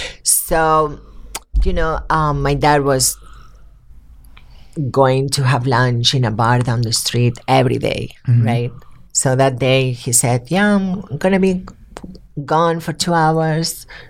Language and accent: English; Barcelona, Catalonia, Spain; Every time I go back to my hometown in Barcelona, mm-hmm.